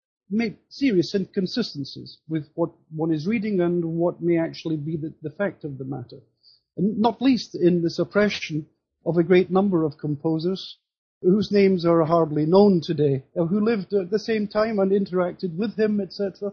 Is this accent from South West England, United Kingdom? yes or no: no; Scotland, United Kingdom; Well, I'm originally from Scotland, and as a youth, and later, especially during my studies in London